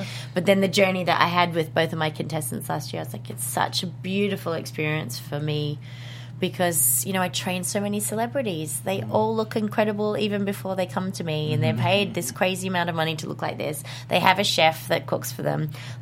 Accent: Melbourne, Victoria, Australia; And I grew up in Melbourne.

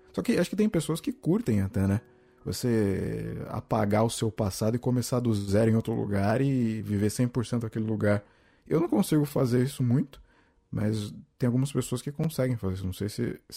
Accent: Brazil; com o background cultural que eu tinha, que eu tenho como brasileiro

